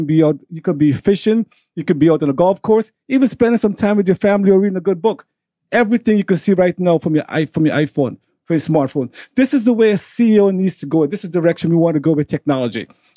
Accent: New York City, New York, United States; also born or lived in Suriname; I was raised in New York City.

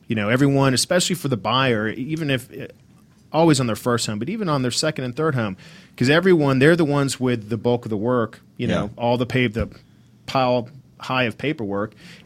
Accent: Atlanta, Georgia, United States; I grew up in Atlanta, so love to help people when I can.

